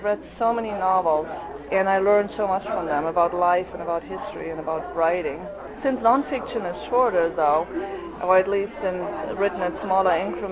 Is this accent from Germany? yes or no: yes; Germany; as I grew up in Germany, we have very well-developed conscience when it comes to the environment